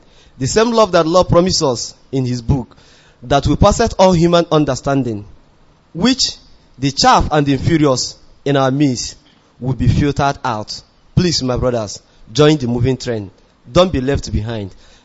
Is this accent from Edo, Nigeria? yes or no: no; Abia, Nigeria; from Akano Onhofia in Abia State in Biafran land, the land of great warriors.